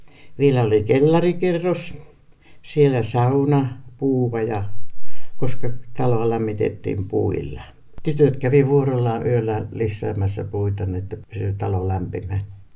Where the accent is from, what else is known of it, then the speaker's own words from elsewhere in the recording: Reisjärvi, North Ostrobothnia, Finland; Reisjärveltä